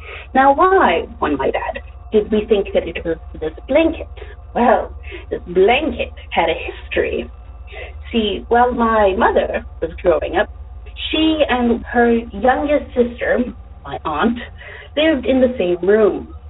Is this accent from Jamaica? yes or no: no; Canada; now in United States; Allow me to state that I am in the DFW area now. However, I am from Canada.